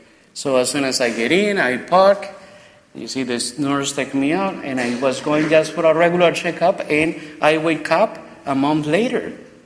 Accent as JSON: {"language": "English", "country": "Colombia", "second_language": "English", "moved": "as an adult", "lives_now": "United States", "said": "He was the one who welcomed me when I came from Colombia 26 years ago as a seminarian. No speaking any English, and he mixed Latin, French, and Spanish."}